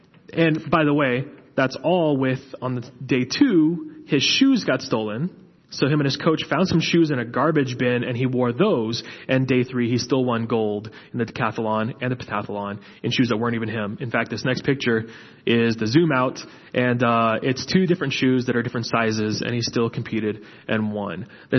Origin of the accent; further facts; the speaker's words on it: Oklahoma, United States; Jim Thorpe is from my home state. He's from Oklahoma.